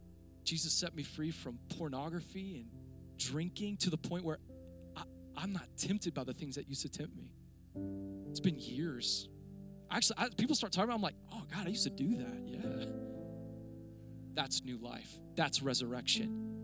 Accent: United States; I lived in hotel rooms most of my life. I grew up around the United States.

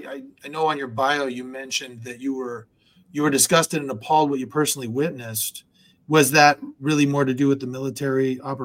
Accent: Sacramento, California, United States; I'm from Sacramento. I live in Sacramento.

